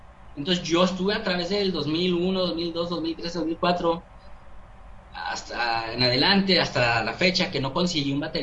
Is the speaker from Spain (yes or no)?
no; Mexico; México, güey, o sea, tu país, como que llega algo en mí, ¿no? Hay una espinita de mi lengua materna, ¿no?